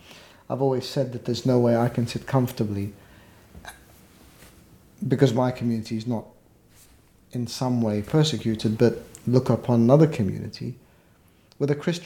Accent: Australia; also born or lived in Egypt; I was born in Egypt. I lived first, you know, my infancy in Egypt, and then grew up in Australia, and I was enriched by that.

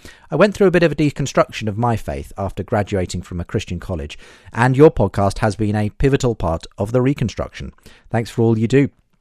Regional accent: New Zealand; I'm from New Zealand. We as a country are towards the socialist end of the political spectrum, but not as far as Sweden.

